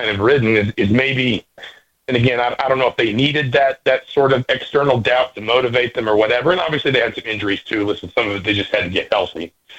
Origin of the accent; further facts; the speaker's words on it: Atlanta, Georgia, United States; I'm a Braves fan. I grew up in Atlanta.